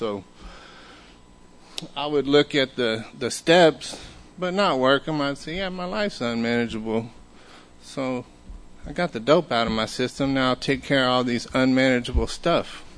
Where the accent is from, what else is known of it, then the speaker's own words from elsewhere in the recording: Austin, Texas, United States; I'm born and raised in Austin. I grew up in South Austin, Old Torf and Congress